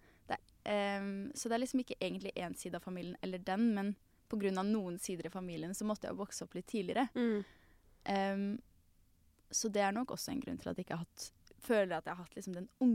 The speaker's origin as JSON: {"language": "Norwegian", "town": "Arendal", "region": "Agder", "country": "Norway", "said": "fordi at vi kommer fra Arendal, som er et kjempelite sted."}